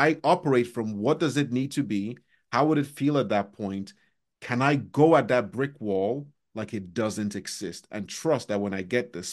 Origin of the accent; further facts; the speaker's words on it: Nigeria; I'm Nigerian, right? I'm Nigerian Hungarian.